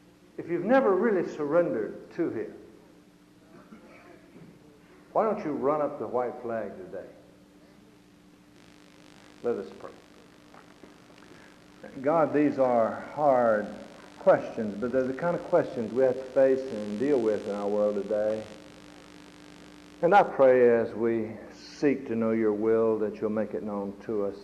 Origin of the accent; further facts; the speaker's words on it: Southern United States, United States; As a Southerner, I have to look back and say, boy, was he right.